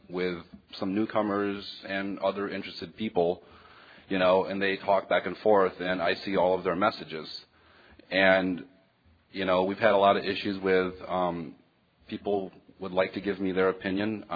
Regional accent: Orlando, Florida, United States; I'm an alcoholic. I'm from Orlando, Florida.

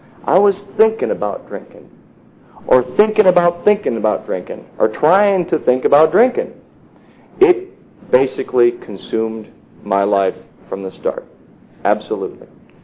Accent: Michigan, United States; born there; I was born in Michigan in 1969.

